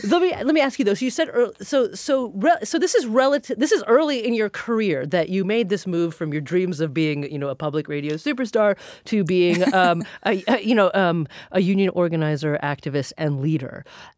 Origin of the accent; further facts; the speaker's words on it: Oregon, United States; I grew up in Oregon at the exact same time that you were there.